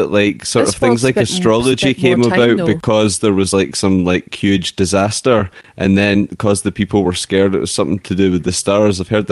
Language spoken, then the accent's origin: English; Scotland, United Kingdom; growing up in Scotland?